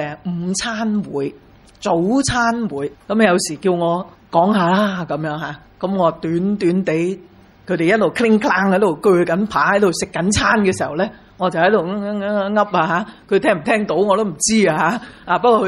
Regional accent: Hong Kong; 系我哋香港人发明嘅

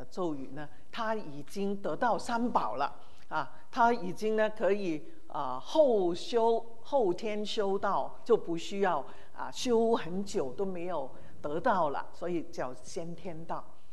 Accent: Hong Kong; born there; 他们逃难来到香港那么我们就在香港出生

